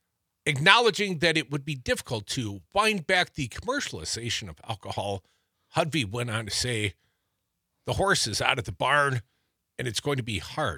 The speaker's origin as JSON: {"language": "English", "town": "Madison", "region": "Wisconsin", "country": "United States", "tie": "born or raised there", "said": "She was in Madison, Wisconsin, my hometown."}